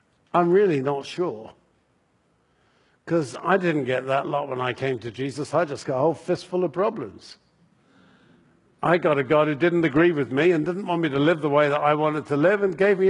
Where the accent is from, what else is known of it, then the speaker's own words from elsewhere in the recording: England, United Kingdom; accent: English; now in New England, United States; You will have gathered from the accent that I'm English. And as an old Englander in New England